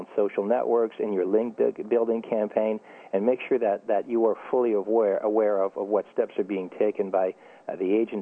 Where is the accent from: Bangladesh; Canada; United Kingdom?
Canada; now in United States; Well, I'm French Canadian, living the American dream